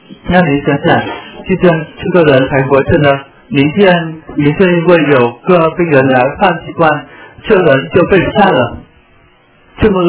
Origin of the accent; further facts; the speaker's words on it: Vietnam; Chinese is a second language; 我是越南人。您知道越南吗？